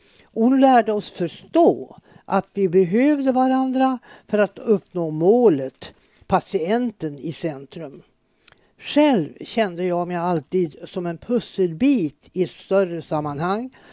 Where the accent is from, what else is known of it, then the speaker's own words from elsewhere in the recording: Krokstaby, Västernorrland County, Sweden; born there; och är nu 93 år. Jag är född i Krokstaby i Själavads församling.